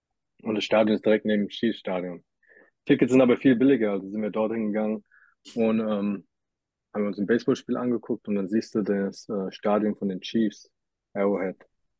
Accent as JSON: {"language": "German", "town": "Mainz", "region": "Rhineland-Palatinate", "country": "Germany", "said": "Ja, ich komme aus Mainz in Deutschland"}